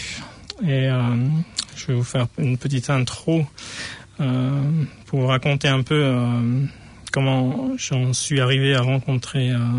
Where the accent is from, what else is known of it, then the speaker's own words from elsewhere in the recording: Chalon-sur-Saône, Bourgogne-Franche-Comté, France; born there; also born or lived in Montpellier; je suis né en France, je suis né à Chalon-sur-Saône et j'ai vécu à Montpellier avec mes parents et ma sœur. Et j'étais marié à une kiwi. Et nous sommes partis en France avec les 5 enfants.